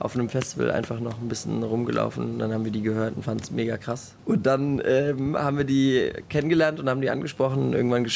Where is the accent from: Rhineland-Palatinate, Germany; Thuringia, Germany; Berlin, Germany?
Berlin, Germany; Ich komme aus Berlin.